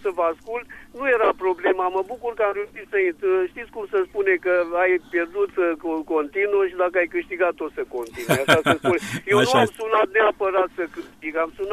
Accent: Onești, Bacău County, Romania; sunt din Onești.

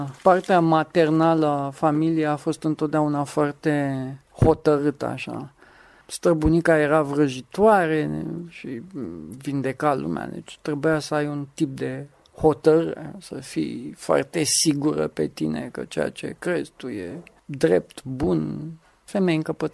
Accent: Craiova, Dolj, Romania; also born or lived in Caransebeș; Familia e amestecată din Budrea, taică-mi vine din Ghelmegea, am crescut în Caransebeș, după aceea în Craiova, deci e mai amestecat.

